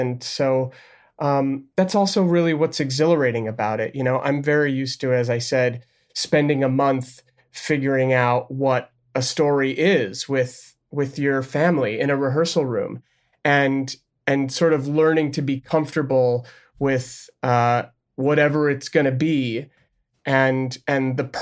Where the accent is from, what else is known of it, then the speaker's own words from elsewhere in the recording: New York, United States; growing up in New York doing theater and, you know, popping into drama bookshop.